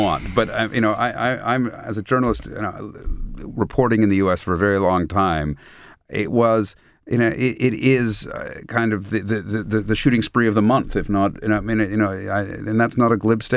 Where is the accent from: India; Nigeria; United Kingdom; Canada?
Canada; now in United States; I'm originally from Canada, I moved to the U.S.